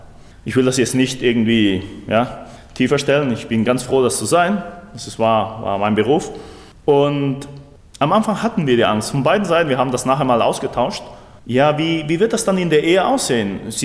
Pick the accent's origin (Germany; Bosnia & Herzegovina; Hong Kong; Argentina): Argentina; Nicht da, wie bei uns in Argentinien, da gibt es ja so große Viehherden.